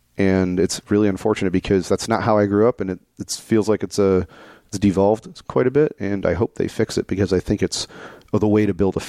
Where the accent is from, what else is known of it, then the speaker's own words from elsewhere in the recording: Detroit, Michigan, United States; I will say that growing up in Metro Detroit and not having a ton of access to Yost when I was younger, actually none at all